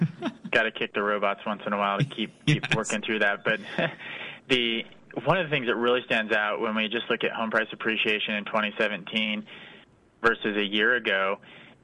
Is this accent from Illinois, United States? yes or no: no; Kansas, United States; maybe just because I grew up in Kansas and I know that heartland kind of market.